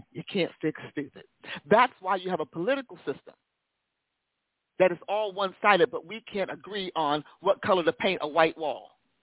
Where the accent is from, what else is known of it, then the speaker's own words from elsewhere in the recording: Hubbard, Ohio, United States; Well, see, Larry, we need to understand, I'm from Hubbard, and Hubbard was whiter than East Liverpool.